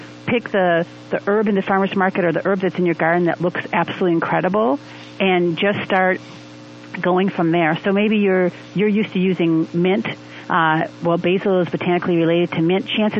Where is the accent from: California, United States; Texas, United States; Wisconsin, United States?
Wisconsin, United States; because I'm from Wisconsin.